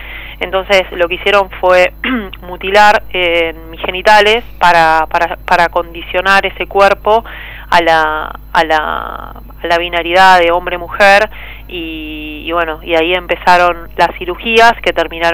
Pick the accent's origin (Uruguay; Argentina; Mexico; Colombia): Argentina; La Plata, Buenos Aires Province; born there; Mirá, yo nací en La Plata el 5 de octubre de 1981